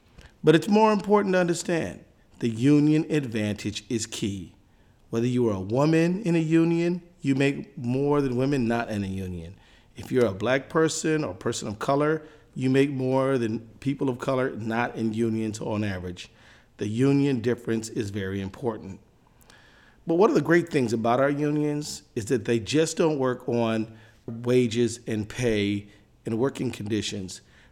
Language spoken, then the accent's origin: English; Minnesota, United States; especially if they're from my home state of Minnesota. I love the rest of y'all, but you know, home is where the heart is.